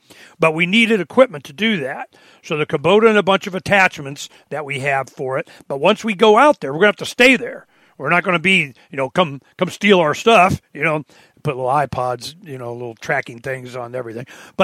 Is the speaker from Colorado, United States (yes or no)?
no; Phoenix, Arizona, United States; I mean, we're from Phoenix. We've been living here for decades, so we know how it gets.